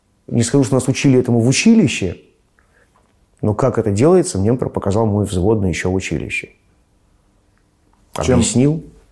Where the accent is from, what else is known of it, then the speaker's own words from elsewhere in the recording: Moscow, Russia; Родился в Москве 22 мая 1963 года. Закончил в Москве школу.